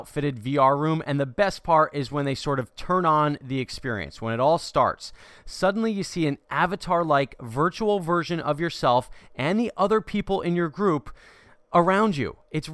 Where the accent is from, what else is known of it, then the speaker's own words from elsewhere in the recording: New Jersey, United States; Garden State, yes, my home state